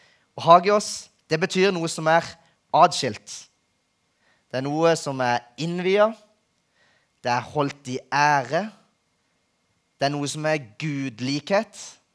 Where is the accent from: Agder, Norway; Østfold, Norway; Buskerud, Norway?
Agder, Norway; Flekkefjord; Da vet dere at jeg er fra Flekkefjord.